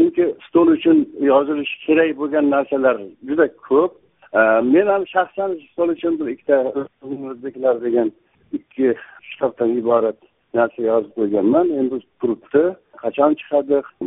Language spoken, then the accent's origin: Uzbek; Suzak, Jalal-Abad Region, Kyrgyzstan; men Suzoq tug'ilib o'sgan qishlog'im haqida katta bir tarixiy publistik narsa yozdim